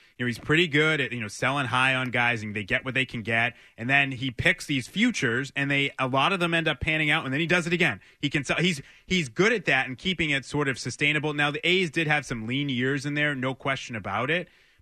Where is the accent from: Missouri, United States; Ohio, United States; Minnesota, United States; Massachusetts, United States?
Massachusetts, United States; Lynn; Derek Falvey, who's from Lynn, my hometown, is with the Twins.